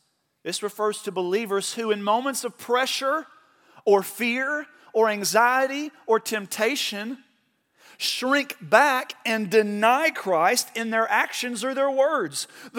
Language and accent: English; Oklahoma, United States; and I'm from Oklahoma, so sometimes it's hard for me to read whenever I look.